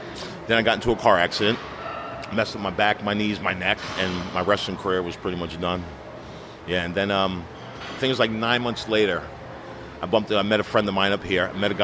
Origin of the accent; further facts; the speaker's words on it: Monticello, New York, United States; also born or lived in Manhattan; Well, I was born in Manhattan, and then back in 1981, my mom moved us up to Monticello, New York, and where I lived till went to school, finished high school, graduated in 87.